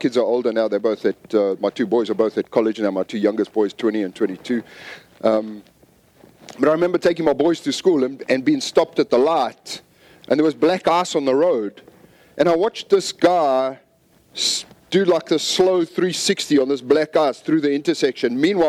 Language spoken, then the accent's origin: English; South Africa; moved away as an adult; also born or lived in Zambia; now in United States; I've never lived anywhere that has a winter. I was born in Zambia. I was born in Central Africa. Grew up in South Africa and then moved to California 20 years ago. So I've never lived anywhere there was a winter.